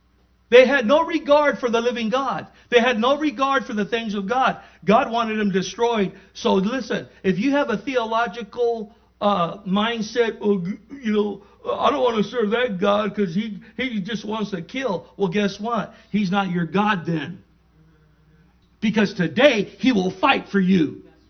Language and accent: English; National City, California, United States; No, I'm from National City. Nothing's changed.